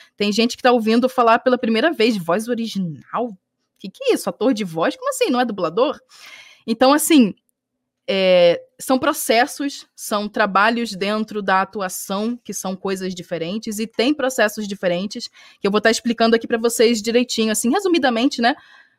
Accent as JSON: {"language": "Portuguese", "town": "Saquarema", "region": "Rio de Janeiro", "country": "Brazil", "said": "Eu sou do Rio de Janeiro, Saquarema, tenho 26 anos de idade"}